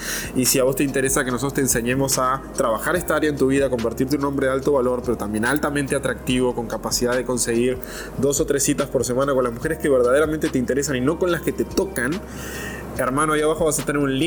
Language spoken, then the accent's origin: Spanish; Uruguay; que yo no sabía ni cuando era niño y los veía, en Uruguay no existían